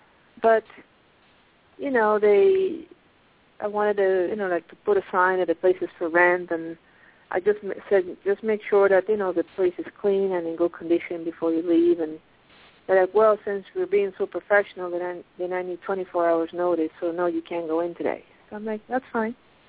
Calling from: Pennsylvania, United States; I'm calling from Pennsylvania.

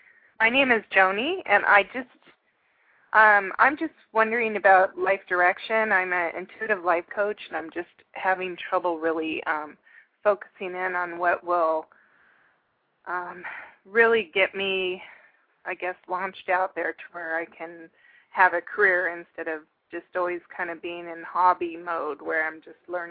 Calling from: California, United States; I'm calling from California.

